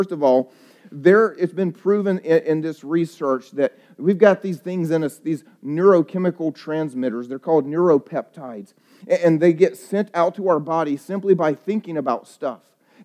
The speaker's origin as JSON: {"language": "English", "region": "the South", "country": "United States", "said": "I got married when I was a missionary, so she's from Eastern Europe, and I'm from the South, and we couldn't be more different."}